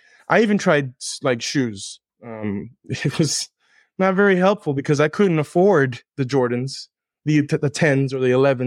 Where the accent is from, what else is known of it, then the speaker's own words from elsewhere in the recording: Miami, Florida, United States; English is a second language; growing up in Miami in the 90s, I'm half Panamanian, half French, living in a culture where I don't look like most Hispanics.